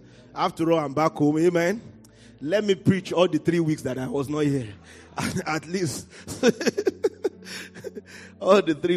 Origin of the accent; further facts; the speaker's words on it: Nigeria; I'm just coming from Nigeria, so I will say some things.